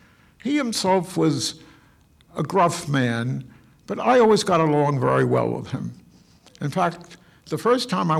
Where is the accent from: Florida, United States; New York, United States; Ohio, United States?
New York, United States; I was brought up in Harlem.